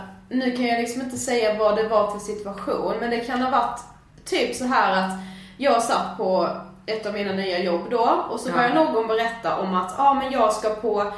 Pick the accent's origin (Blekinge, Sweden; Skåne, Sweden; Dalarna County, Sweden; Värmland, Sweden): Blekinge, Sweden; Karlshamn; när vi flyttade hit och jag liksom verkligen insåg att okej, okay, jag har verkligen levt i en så trygg zon hemma i Karlshamn.